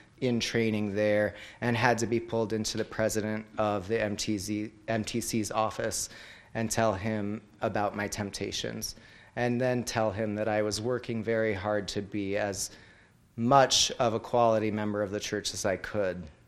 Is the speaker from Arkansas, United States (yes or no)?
no; Seattle, Washington, United States; I was born and raised in the Seattle, Washington area, and I am 35 years old.